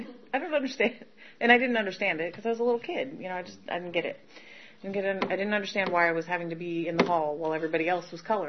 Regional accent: Boise, Idaho, United States; So a little bit about me. I grew up in Boise, Idaho.

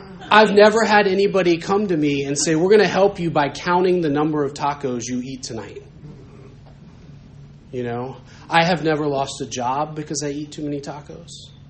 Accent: Blacksburg, Virginia, United States; You know, I grew up in Blacksburg, and, you know, for those of you that have kids that might go to Virginia Tech, maybe this has changed, maybe not.

